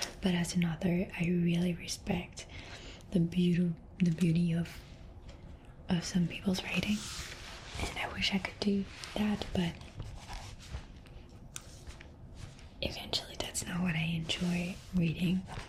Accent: France; English is a second language; I grew up in France in high school.

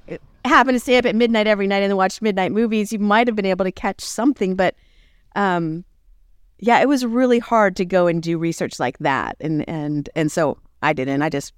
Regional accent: Tulsa, Oklahoma, United States; I'm from Tulsa

